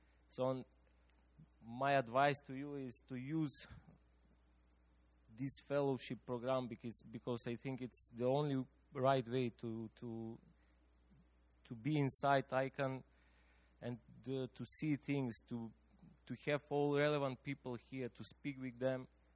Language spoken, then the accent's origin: English; North Macedonia; I'm coming from Macedonia.